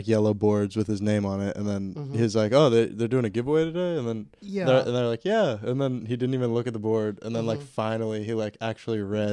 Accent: Seattle, Washington, United States; because I'm from Seattle.

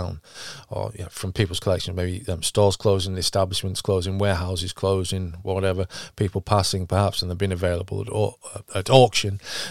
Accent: United Kingdom; but us being British, we call it CEX or Kex

